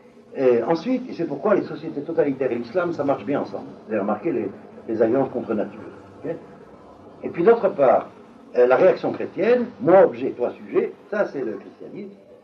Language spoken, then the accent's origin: French; Algeria; born there; also born or lived in France; moi je suis né en Algérie, et j'ai fait mes études occidentales en France